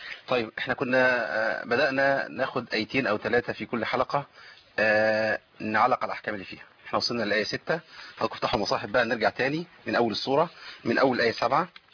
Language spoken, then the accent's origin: Arabic; Egypt; في بعض الطرق اللي مش مقروه بيها هنا عندنا في مصر